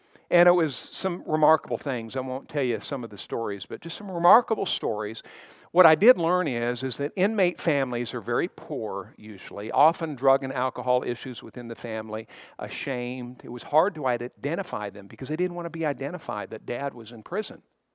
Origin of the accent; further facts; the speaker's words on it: Montana, United States; She grew up in Bakersfield. I grew up in Montana. Neither of us had ever lived in Oklahoma.